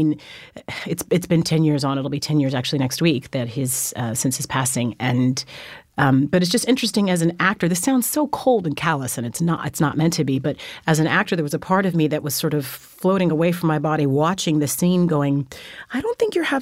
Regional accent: Fresno, California, United States; also born or lived in Germany; And then, I was raised in Fresno, California.

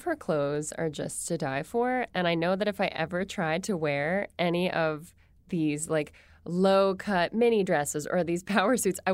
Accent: England, United Kingdom; Yeah. I am English.

